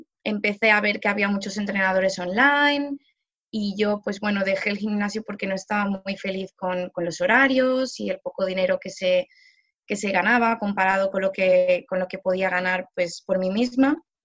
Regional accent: Palma de Mallorca, Balearic Islands, Spain; soy original, soy española, soy nacida en Palma de Mallorca, es una isla en el Mediterráneo, y bueno, cuando era joven, con 20 añitos o así

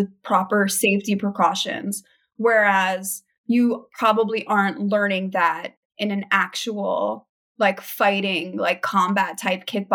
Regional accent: New York City, New York, United States; I'm not from LA. I'm from New York City

